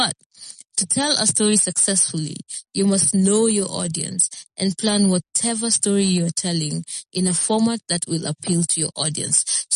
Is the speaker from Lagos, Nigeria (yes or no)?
yes; Lagos, Nigeria; I am Nigerian and I live in Lagos.